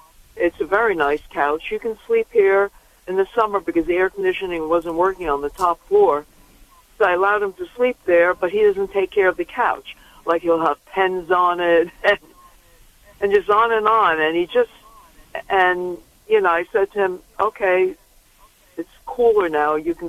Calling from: New York, United States; from New York.

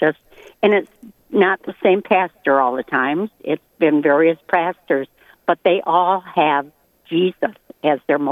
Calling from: Maumee, Ohio, United States; I'm calling from Maumee, Ohio, as I stated to Jerry, and our beautiful, beautiful church that we have has a committee of about five ladies and one guy

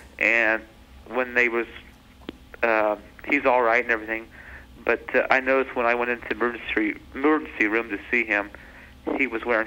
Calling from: Ohio, United States

